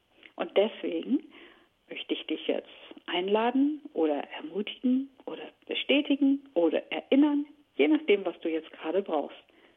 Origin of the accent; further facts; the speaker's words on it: Germany; mal mein Heimatland mehr zu erkunden. Es gibt so viele Gegenden in Deutschland, wo ich noch nie war.